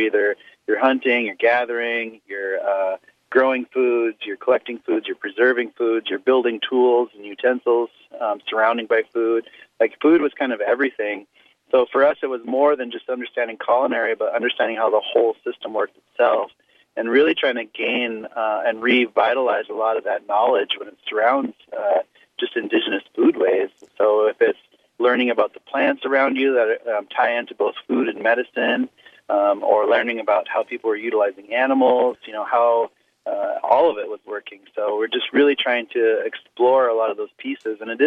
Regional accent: Pine Ridge, South Dakota, United States; growing up on Pine Ridge and being Lakota

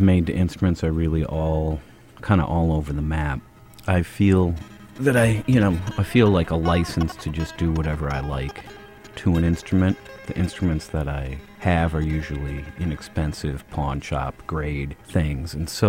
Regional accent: St. Paul, Minnesota, United States; Well, I grew up in St. Paul, Minnesota, and started playing in the mid-1970s and being interested in music that I heard.

